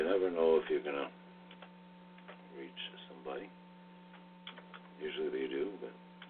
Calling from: Connecticut, United States; This is the L.A. Steel Show from Connecticut. Remember us?

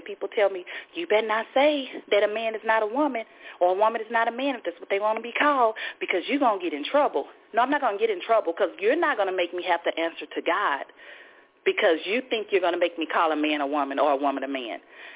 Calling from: Fort Worth, Texas, United States; Hi, I'm calling from Fort Worth.

